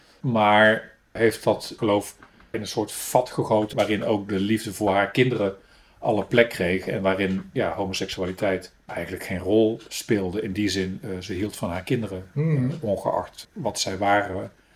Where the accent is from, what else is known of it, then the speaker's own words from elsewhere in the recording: Breda, North Brabant, Netherlands; born there; accent: Brabant; En na 30 jaar omzwervingen buiten Brabant weer terug in Brabant. Geboren in Breda.